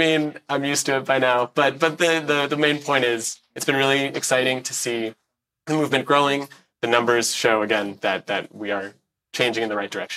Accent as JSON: {"language": "English", "town": "New York City", "region": "New York", "country": "United States", "tie": "born or raised there", "said": "I grew up in Morningside Heights right by Columbia University."}